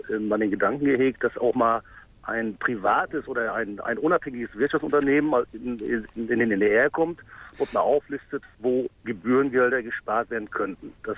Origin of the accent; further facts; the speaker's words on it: Mecklenburg-Vorpommern, Germany; Ich meine, ich komme aus Meckbrommen, die bezahlen auch GZ.